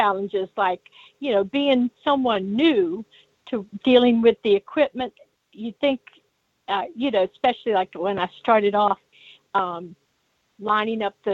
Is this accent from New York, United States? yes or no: no; Georgia, United States; totally different from what I grew up with in Georgia.